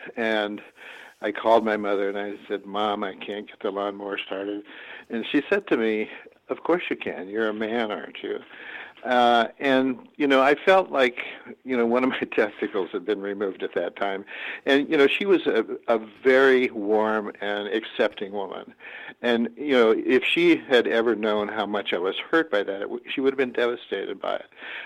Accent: Nebraska, United States; Well, I grew up in Nebraska. I was born in 1943. I'm 74 now. And I grew up in a very small town. It was very much a Northern European population.

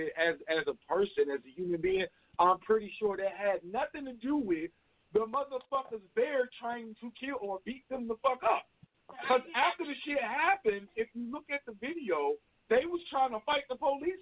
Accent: Kansas City, United States; My hometown, Kansas City.

